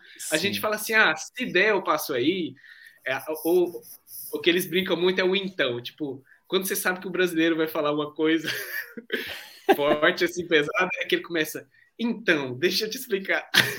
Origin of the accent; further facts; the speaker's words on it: Brazil; now in Portugal; A gente brasileiro, a gente é muito... todo mundo, alegria!